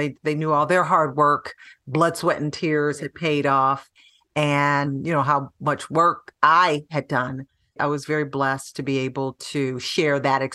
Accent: Detroit, Michigan, United States; now in Los Angeles, United States; But yeah, growing up in Detroit, Michigan, the Motor City capital of the world, Motown, a city rich in history. It really impacted the person I am today. And I just always love going back home.

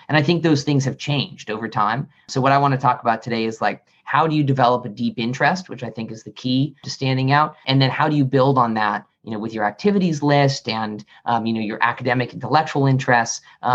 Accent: Santa Rosa, California, United States; I'm from Santa Rosa, California. So that's Northern California near San Francisco.

